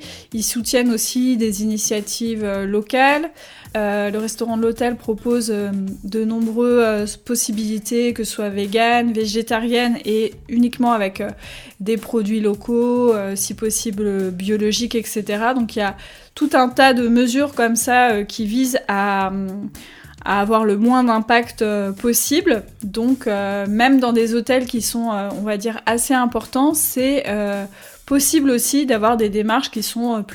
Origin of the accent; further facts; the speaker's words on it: France; même si on est français et qu'on est assez chauvin sur le fromage